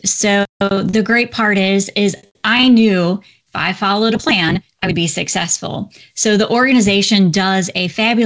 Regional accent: Iowa, United States; I could not train in heat and humidity. I'm from Iowa.

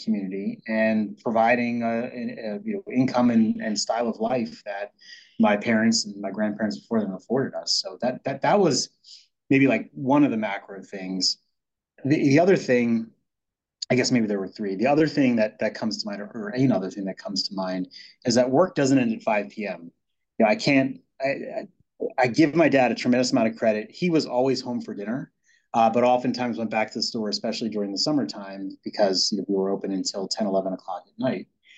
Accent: Wildwood, New Jersey, United States; And so I grew up in Wildwood, New Jersey, right north of Cape May.

